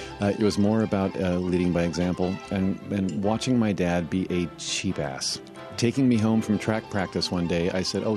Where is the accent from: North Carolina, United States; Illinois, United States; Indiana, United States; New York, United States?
Indiana, United States; Indianapolis; I was born in 1960. I grew up in Indianapolis, Indiana. So I'm a good Midwestern boy.